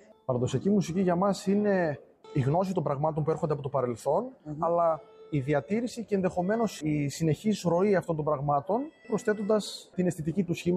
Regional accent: Northern Greece, Greece; Ερχόμαστε από την Θεσσαλονίκη. Είμαστε ένα σχήμα που έχει δραστηριότητα περίπου 2 χρόνια κοινής πορείας. Καταγόμαστε όλοι από περιοχές της Βόρειας Ελλάδας, από τη Θράκη, από την Χαλκιδική, από τα Γρεβενά και λίγο νοτιότερα από την Κατερίνη.

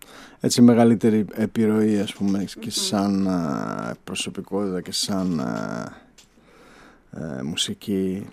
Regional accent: Kozani, Western Macedonia, Greece; moved away as an adult; όταν έφυγα από την Κοζάνη 18-19 και για... επειδή ήθελα να φύγω από την πόλη, δηλαδή δεν χωρούσα

